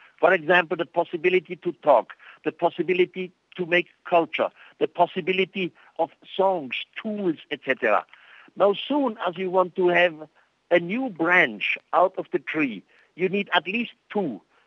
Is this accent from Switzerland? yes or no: yes; Switzerland; first language Swiss German; English is a second language; You see, I'm Swiss. I live in Switzerland. My first language is, of course, Swiss and German, and then French and Italian. And English is number five.